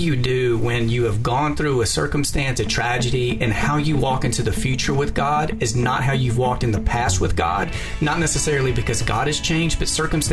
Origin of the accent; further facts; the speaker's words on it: Texas, United States; now in Memphis, United States; But I grew up in Texas, and I've lived in Memphis now for 9 years. So I've always lived in the South.